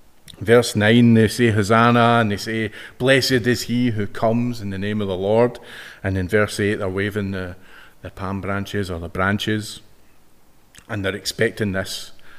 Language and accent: English; Scotland, United Kingdom; I always think about sport because I'm from Scotland.